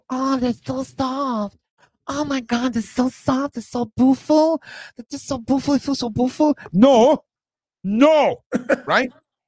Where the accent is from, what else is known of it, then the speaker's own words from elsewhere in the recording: Scotland, United Kingdom; I'm from Scotland